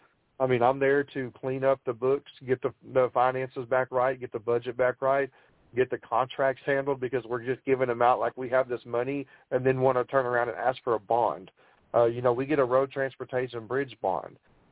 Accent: Athens, Texas, United States; You know, and I'm originally from East Texas down there in Athens, where I'm originally born.

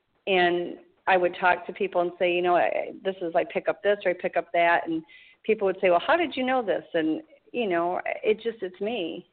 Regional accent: Michigan, United States; moved away as an adult; now in South Carolina, United States; I grew up in Michigan. And up until a year ago, I've always lived in Michigan. And I now am living in South Carolina.

